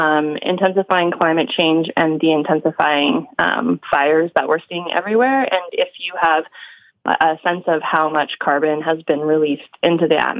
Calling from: Brooklyn, New York, United States; Oh, I'm calling from Brooklyn.

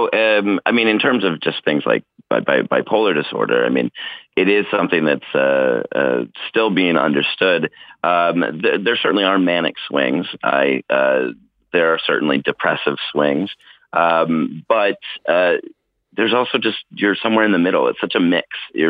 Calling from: Oakland, California, United States; I'm calling from Oakland, California.

